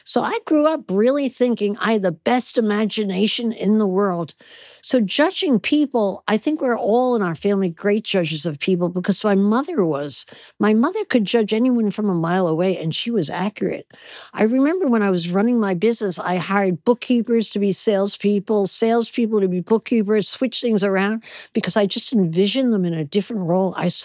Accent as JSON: {"language": "English", "region": "New Jersey", "country": "United States", "tie": "born or raised there", "said": "Well, I actually had a very happy childhood. I was very poor, but I was happy."}